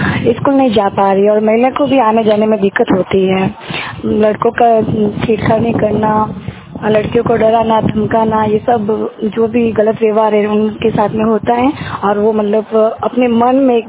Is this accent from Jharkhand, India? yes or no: no; Khareni, Rajasthan, India; गांव खारेनी तहसील सोची जिला पाली से हूँ।